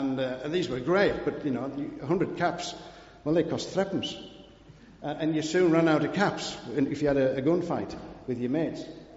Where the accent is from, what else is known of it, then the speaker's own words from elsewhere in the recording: United Kingdom; Oh, we don't do that. We're British.